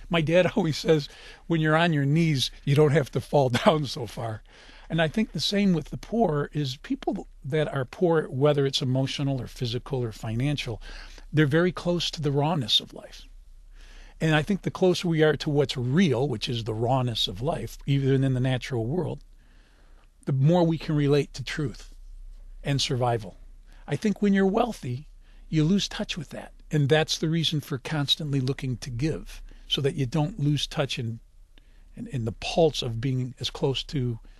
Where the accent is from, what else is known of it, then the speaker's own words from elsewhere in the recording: Detroit, Michigan, United States; Thank you for Michigan, Detroit, my hometown.